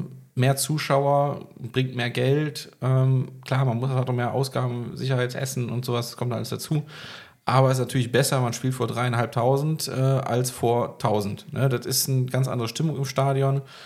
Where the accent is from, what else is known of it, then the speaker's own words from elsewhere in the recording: Berlin, Germany; ich bin Berliner